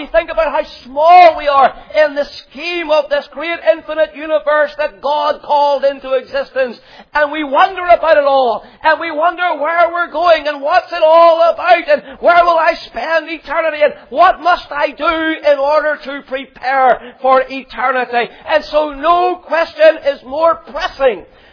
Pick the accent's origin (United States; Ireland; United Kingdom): Ireland; accent: Irish; you can tell from my accent that I'm not from England, I'm from Ireland